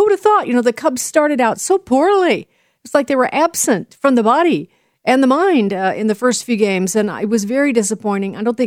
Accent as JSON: {"language": "English", "town": "Chicago", "region": "Illinois", "country": "United States", "said": "I'm sorry, but I am a Cub fan. I'm from Chicago."}